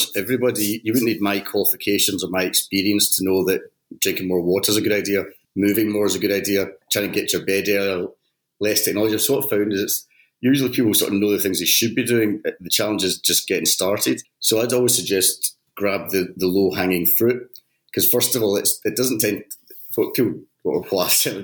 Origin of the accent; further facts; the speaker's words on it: Glasgow, Scotland, United Kingdom; now in St Albans, United Kingdom; I'm not from St Albans, I am from Glasgow, but I moved down to St Albans back in 2000.